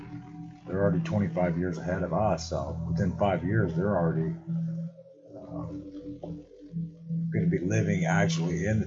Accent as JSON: {"language": "English", "country": "United States", "said": "So I guess, you know, being that we're from America, it would be like, it's crucial to go 20 years back"}